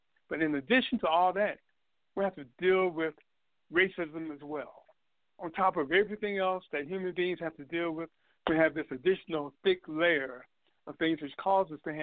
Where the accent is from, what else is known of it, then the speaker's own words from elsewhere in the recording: Chicago, Illinois, United States; I grew up in Chicago on the South Side, and no one in my neighborhood, and it was a very large neighborhood, ever had a psychotic break.